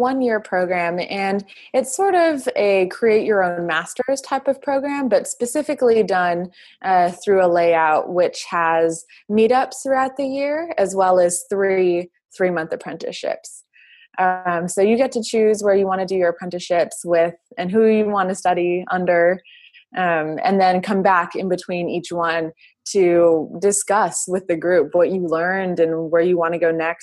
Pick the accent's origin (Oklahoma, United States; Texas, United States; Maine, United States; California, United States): Texas, United States; moved away as an adult; I grew up in South Texas on the border of Mexico, which kind of has its own culture, and then moved all the way to Boston for college.